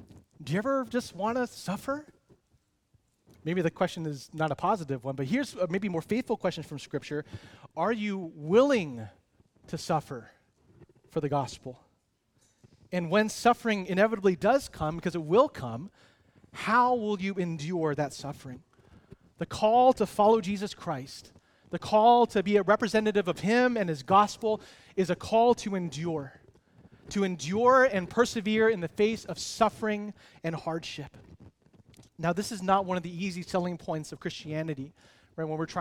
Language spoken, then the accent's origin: English; San Francisco, California, United States; We grew up in San Francisco together, and we've actually known each other since first grade.